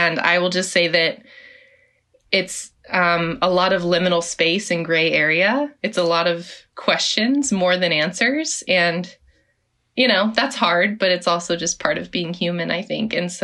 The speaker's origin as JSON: {"language": "English", "region": "Oklahoma", "country": "United States", "tie": "born or raised there", "said": "So my tribe is in Oklahoma, and I was born in Oklahoma, grew up in Oklahoma, and my family was also Southern Baptist."}